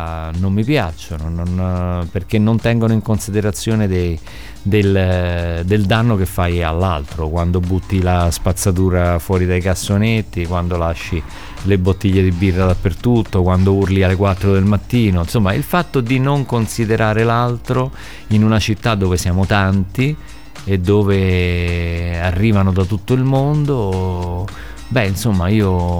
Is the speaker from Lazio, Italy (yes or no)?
yes; Rome, Lazio, Italy; Io sono romano, sono nato nel centro, nel cuore del cuore di Roma, a Campo Marzio nel 61, ho 57 anni